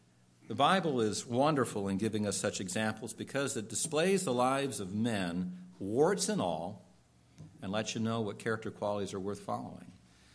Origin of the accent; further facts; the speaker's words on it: California, United States; But Ronald Reagan, who's the governor of the state, my home state, California, made a good showing in 76.